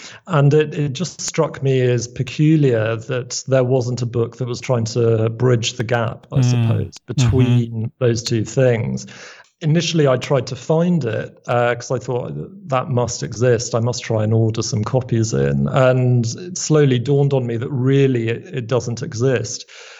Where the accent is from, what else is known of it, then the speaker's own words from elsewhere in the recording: London, United Kingdom; Yeah, I grew up in London. My dad is from Belfast. And my mom is a Scot. We don't have any Welsh ancestry in the family